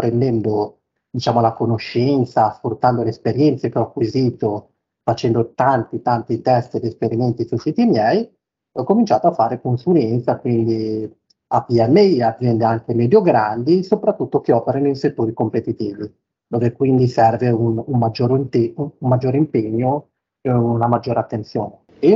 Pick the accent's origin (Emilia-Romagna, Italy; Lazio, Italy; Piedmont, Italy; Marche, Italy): Emilia-Romagna, Italy; Bologna; also born or lived in Modena; Io ho vissuto fra Bologna e Modena, praticamente tutta la vita sono stato cresciuto lì.